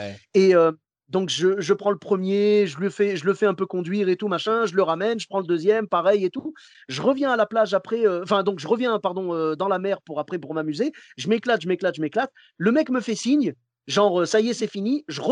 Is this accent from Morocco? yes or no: yes; Morocco; Ah, écoute, je suis marocain jusqu'au bout.